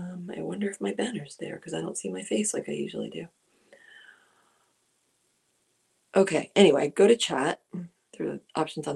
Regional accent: New Jersey, United States; now in California, United States; … is from Jersey. I am from Jersey. … is from Jersey.

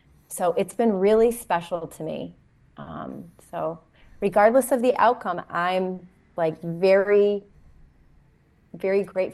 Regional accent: New York, United States; also born or lived in Florida; my family is in New York. I grew up in New York, so I do frequent New York quite a bit because, you know, I love my family and we're close.

